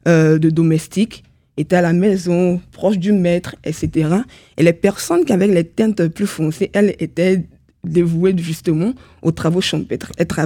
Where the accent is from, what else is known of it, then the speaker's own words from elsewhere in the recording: Côte d’Ivoire; je parle de mon pays d'origine, la Côte d'Ivoire